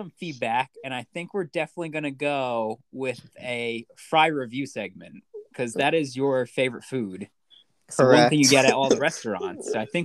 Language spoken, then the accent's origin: English; Connecticut, United States; They're specifically Connecticut related, because we're from Connecticut.